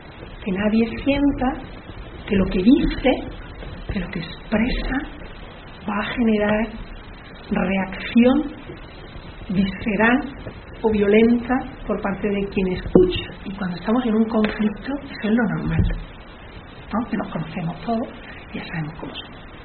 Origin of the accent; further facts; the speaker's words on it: Andalusia, Spain; yo que soy andaluza